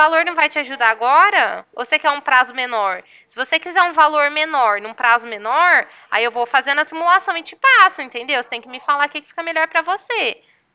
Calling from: Ribeirão Preto, São Paulo, Brazil; Aqui de Ribeirão Preto, eu sou

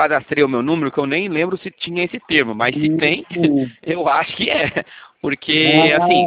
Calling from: São José dos Campos, São Paulo, Brazil; Eu sou aqui de São José dos Campos

